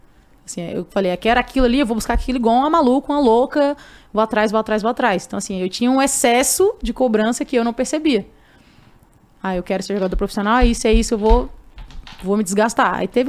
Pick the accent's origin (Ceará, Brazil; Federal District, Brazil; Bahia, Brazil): Federal District, Brazil; Brasília; pelo menos na minha cidade lá, eu sou de Brasília, uma cidade grande, né?